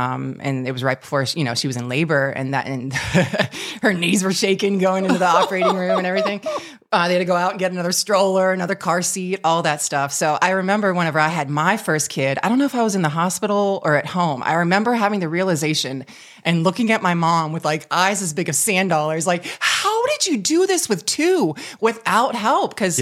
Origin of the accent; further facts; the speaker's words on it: Napa, California, United States; also born or lived in Huntington Beach; I think at that point we were in Napa because I was born in Huntington Beach and then we moved to Napa.